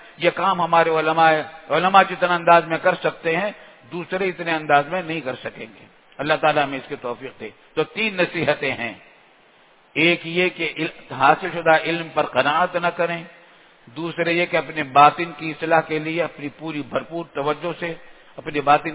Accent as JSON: {"language": "Urdu", "town": "Deoband", "region": "Uttar Pradesh", "country": "India", "tie": "born or raised there", "moved": "yes", "lives_now": "Pakistan", "said": "میں دیوبند کا رہنے والا ہوں، ہم دونوں بھائی ہیں، دیوبند کے رہنے والے ہیں، ہماری ولادت دیوبند میں ہوئی ہے، ہمارا پیدائشی وطن دیوبند ہے، ہمارے آبا و اجداد کا پیدائشی وطن دیوبند تھا"}